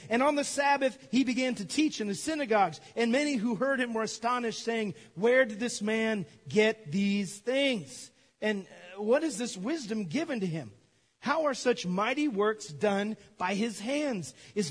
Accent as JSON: {"language": "English", "region": "Virginia", "country": "United States", "tie": "born or raised there", "said": "the state of Virginia, my home state."}